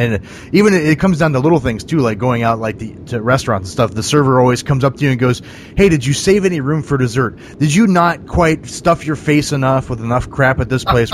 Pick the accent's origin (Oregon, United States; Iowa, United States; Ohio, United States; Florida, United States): Ohio, United States; I grew up outside of Cleveland originally.